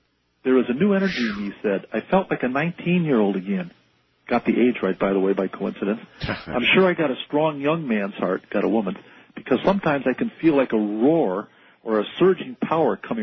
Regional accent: Hawaii, United States; And I know speaking now as a Hawaiian

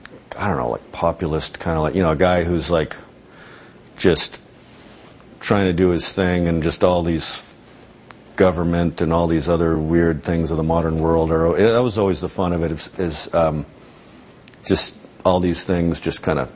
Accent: Albuquerque, New Mexico, United States; I grew up in Albuquerque, New Mexico, which definitely influenced a lot of what

